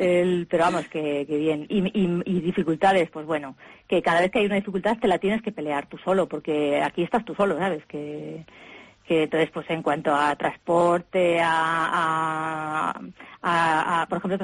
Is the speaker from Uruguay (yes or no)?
no; Madrid, Community of Madrid, Spain; Yo soy, por ejemplo, soy de Madrid, ¿no? Entonces el haber cambiado tan drásticamente de entorno, pues eso yo creo que es un poco lo que me ha costado